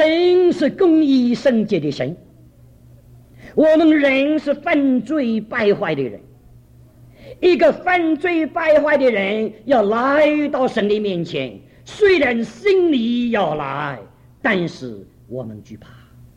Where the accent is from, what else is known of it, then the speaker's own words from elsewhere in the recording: Shanghai, China; first language Shanghainese; Chinese is a second language; 我那个时候国语也不大懂，我讲上海话的，我上海人，国语也不大懂。